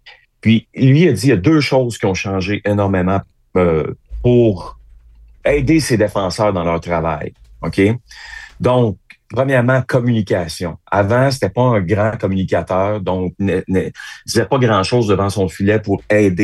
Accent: Quebec, Canada; Mais qu'est-ce que tu veux, je suis Québécois, moi, prendre pour un club de Toronto, je trouve ça très difficile.

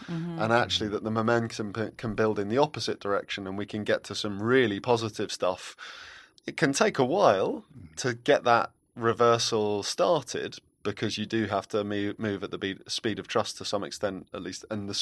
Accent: London, United Kingdom; I think it's so fascinating as a Londoner when the clean air zones, ultra low emission zones come in London

